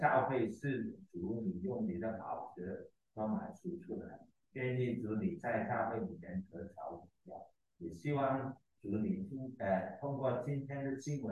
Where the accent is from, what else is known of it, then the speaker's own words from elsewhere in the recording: China; 就是我们中国人有句话嘛，前车可鉴